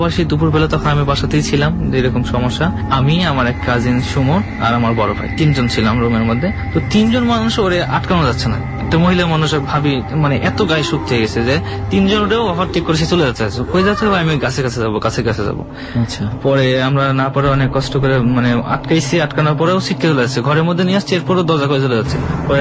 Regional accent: Natore, Rajshahi Division, Bangladesh; নাটোরেই, আমার দেশের বাড়িতেই।

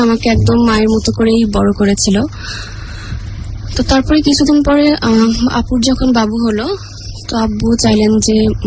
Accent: Pabna, Rajshahi Division, Bangladesh; আমার জন্ম হয় পাবনাতে, সেখানে জন্মের কিছুদিন পরে মানে 3 বছর পরে আমার আম্মু মারা যায়। তো আমি ফ্যামিলিতে আমার বোনদের কাছে বড় হয়েছি, তো বড় পাবনাতে আমরা থাকতাম।

